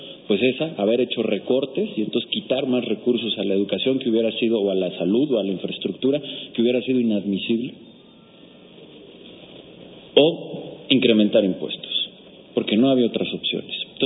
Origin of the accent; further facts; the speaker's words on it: Mexico; dentro del malestar como mexicanos tenemos que reflexionar